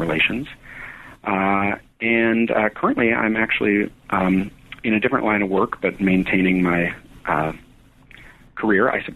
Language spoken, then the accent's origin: English; St. Paul, Minnesota, United States; I grew up in St. Paul, Minnesota, and am now returned to the Twin Cities area.